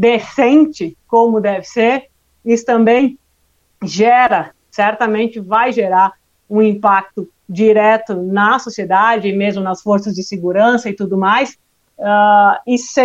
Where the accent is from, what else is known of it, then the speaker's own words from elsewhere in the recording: Rio Grande do Sul, Brazil; Mas é que eu sou gaúcha e gaúcha economiza no S tudo, né?